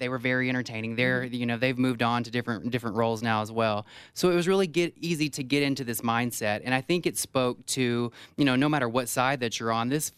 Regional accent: the South, United States; And I grew up in the South, too, where you see that entire towns have just disappeared.

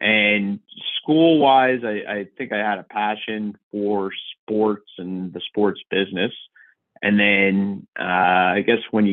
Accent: New Jersey, United States; So I am born and raised in New Jersey.

